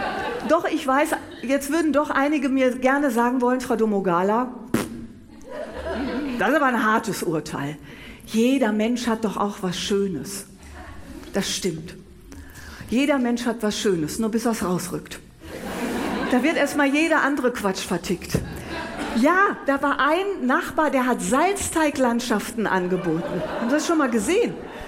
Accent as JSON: {"language": "German", "town": "Bonn", "region": "North Rhine-Westphalia", "country": "Germany", "said": "ich komme doch aus Bonn"}